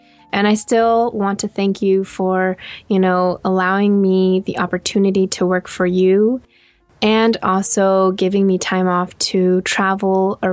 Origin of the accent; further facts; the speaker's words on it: California, United States; going on a road trip with friends to SoCal because I'm from the Bay Area.